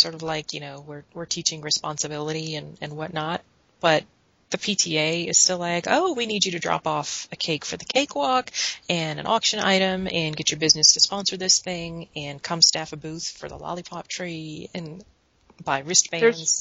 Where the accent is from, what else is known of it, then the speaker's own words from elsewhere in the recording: Virginia, United States; Yeah, I grew up in Virginia. We don't grow oranges there.